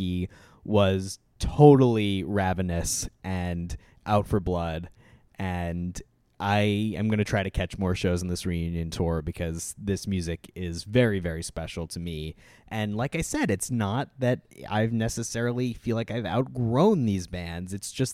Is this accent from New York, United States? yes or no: yes; New York City, New York, United States; And for me, like growing up in New York City, I listened to … all the time in Central Park on my iPod.